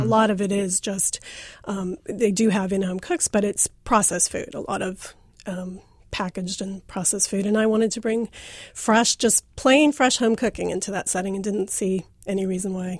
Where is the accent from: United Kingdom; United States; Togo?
United Kingdom; London; I grew up in London and really had no experience with fraternities.